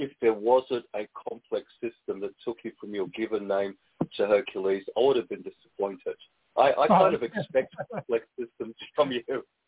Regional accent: Australia; born there; because I was born in Australia, we would celebrate my birthday

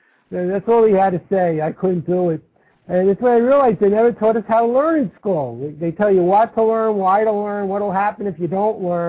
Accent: Brooklyn, New York, United States; now in Texas, United States; When I was younger, I grew up in Brooklyn. I live in Texas, but you may have detected I don't have a strong Texas accent.

